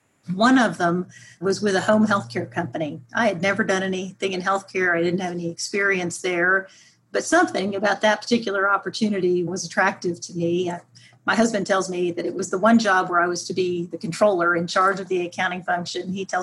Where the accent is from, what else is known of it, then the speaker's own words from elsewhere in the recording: Houston, Texas, United States; I grew up in Houston, Texas, went to CAT school at Abilene Christian, and completed a degree in accounting and went to work back in Houston with Pricewaterhouse